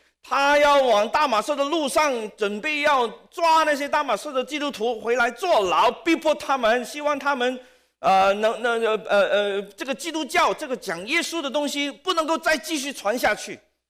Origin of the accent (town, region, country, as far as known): Hong Kong; born or raised there